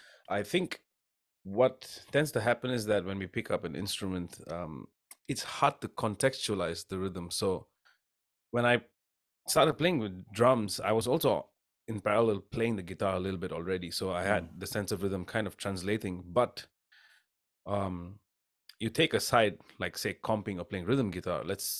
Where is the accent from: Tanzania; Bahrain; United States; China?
Bahrain; so I grew up in Bahrain, which is a tiny little island country in the Middle East. So at the time, the population of the entire country was less than 500,000. So it's a very small place, right?